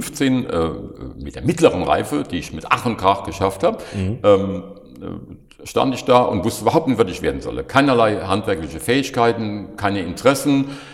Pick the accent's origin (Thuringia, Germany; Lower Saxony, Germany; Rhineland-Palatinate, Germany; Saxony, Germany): Rhineland-Palatinate, Germany; Koblenz; ich bin eigentlich ein Musselweiser. Das ist ein Vorort von Koblenz, wie die meisten der Hörer wahrscheinlich wissen. Und bin da als Sohn eines Paares, was einen Rewe-Lebensmittelladen betrieben hat, aufgewachsen. Heute würde man sagen, gut bürgerlich. Also wir haben zwar Koblenzer geschwätzt